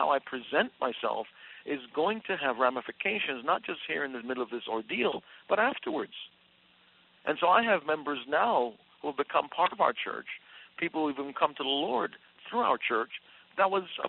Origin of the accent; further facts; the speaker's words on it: New York City, New York, United States; I said, I like fighting. I grew up in New York City. I like fighting.